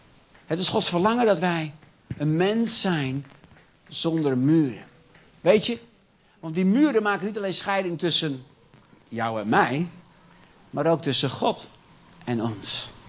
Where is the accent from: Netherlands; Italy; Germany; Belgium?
Netherlands; Gelderland; En zei, oh, zei ik, ik kom uit de Achterhoek.